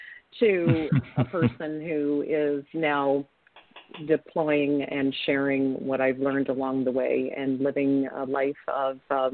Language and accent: English; Ontario, Canada; I come from a family of immigrants, and I grew up in Ontario, Canada, on my grandfather's fruit orchard.